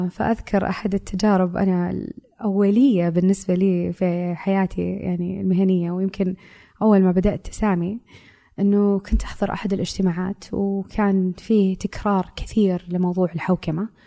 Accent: Saudi Arabia; في كثير أشياء موضة عندنا بالسعودية

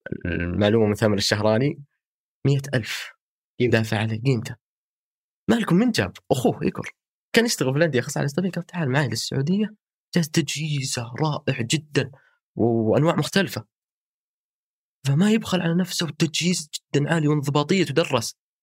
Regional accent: Saudi Arabia; عندنا في السعودية

